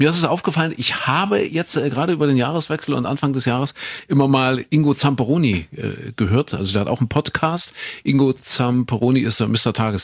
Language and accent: German; Köthen, Saxony-Anhalt, Germany; In Köthen in Sachsen-Anhalt, da bin ich geboren.